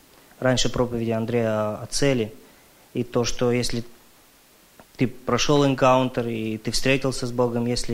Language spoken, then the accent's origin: Russian; Canada; я из Канады.